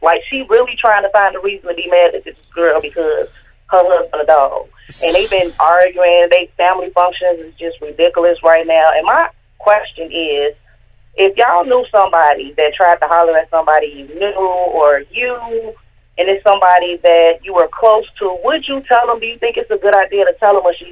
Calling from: Minnesota, United States; I'm calling from Minnesota by way of Chicago.

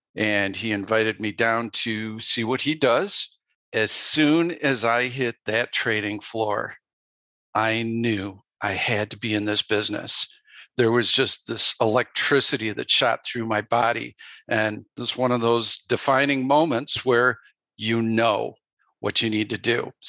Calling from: Illinois, United States; I'm just north of Chicago.

